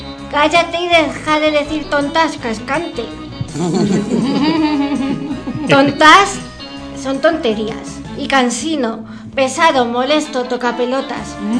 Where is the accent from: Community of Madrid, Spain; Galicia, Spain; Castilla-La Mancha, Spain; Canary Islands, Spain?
Castilla-La Mancha, Spain; Yo soy manchega toda la vida.